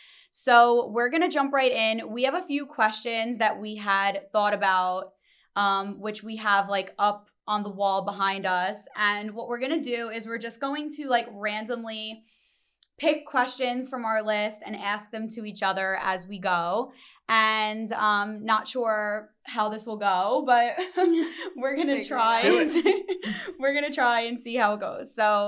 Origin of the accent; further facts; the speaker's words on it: Brooklyn, New York, United States; but I was born and raised in Brooklyn. I moved to New York City when I attended college here a while back. I've been living in Manhattan now for 13 years, and my family's Italian